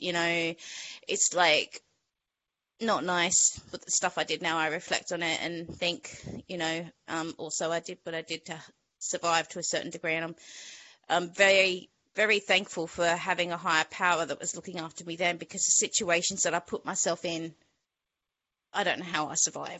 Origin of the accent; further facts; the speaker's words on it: Queensland, Australia; also born or lived in New South Wales; I'm one of six kids. I'm Australian, born in New South Wales, raised in Southeast Queensland, and I'm one of six children.